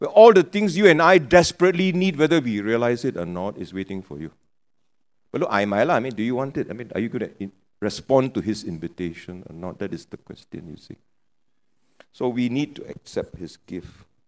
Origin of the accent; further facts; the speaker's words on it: Penang, Malaysia; And because I'm a Penangite, I'm from Penang, I know where.